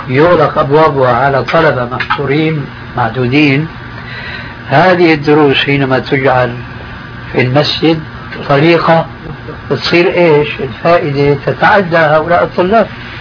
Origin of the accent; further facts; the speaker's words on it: Damascus, Damascus Governorate, Syria; وهذا موجود عندنا في دمشق بكثرة.